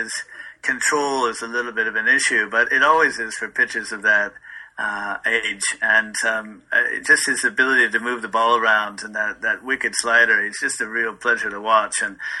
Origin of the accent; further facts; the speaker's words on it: Portland, Oregon, United States; You know, I grew up in Portland, Oregon. We got the Mariners when I was about 10 years old, but there's a bit of a rivalry between Portland and Seattle